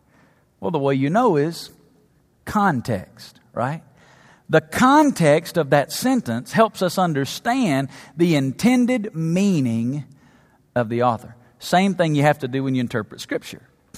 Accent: the South, United States; Man, growing up in the South, we had these things called ice cream freezers.

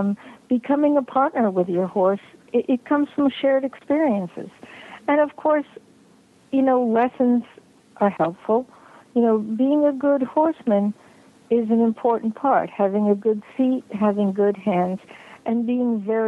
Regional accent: New York City, New York, United States; born or raised there

